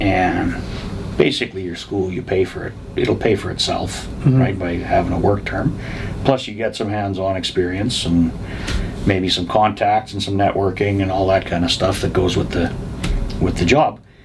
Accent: Saskatchewan, Canada; now in Fort McMurray, Canada; I was born and raised in Saskatchewan. Ended up making a career change, came out here

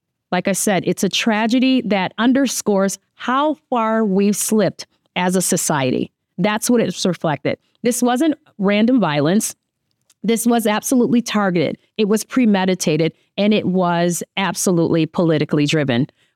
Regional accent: Minnesota, United States; it affects me because it's my home state, okay? Because Minnesota

